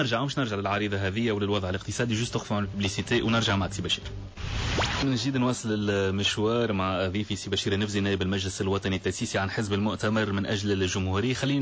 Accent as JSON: {"language": "Arabic", "country": "Tunisia", "said": "أنا كمواطن تونسي اليوم أنا نتسأل."}